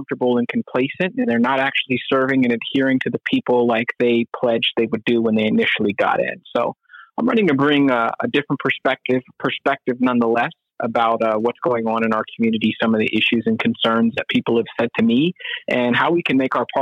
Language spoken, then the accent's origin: English; Arizona, United States; I grew up in Arizona. I'm an Arizonan. I've lived all over the valley.